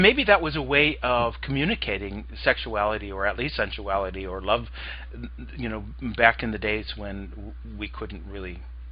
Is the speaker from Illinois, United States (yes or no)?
yes; Chicago, Illinois, United States; I was watching things like Shock Theater in Chicago, I grew up in Chicago